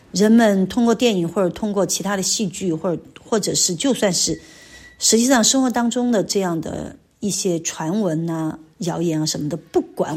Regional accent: China; 我们包括我自己，我们这些内地人在内的人，

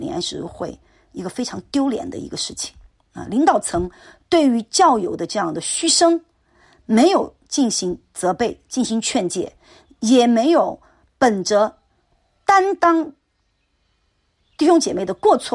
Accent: China; 所以，我本来啊，其实因为我来自于中国啊

